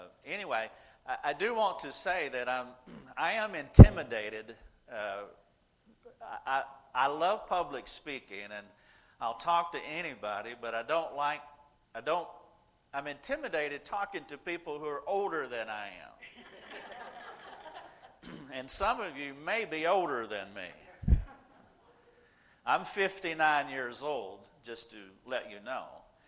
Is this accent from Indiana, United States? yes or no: no; South Carolina, United States; her name is Lucia, but you can call her Lucy. That's fine. And we are from South Carolina. Do y'all know where South Carolina is? Excellent. And so we talk different.